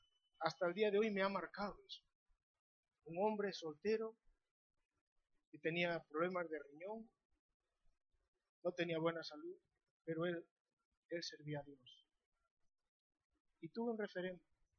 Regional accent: Galicia, Spain; Como gallego mal pensado, con perdón de los presentes

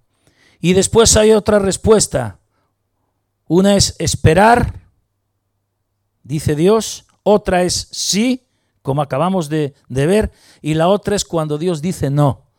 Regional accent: Spain; Y eso quiere decir que da pena, ¿no? Para nosotros los que somos españoles.

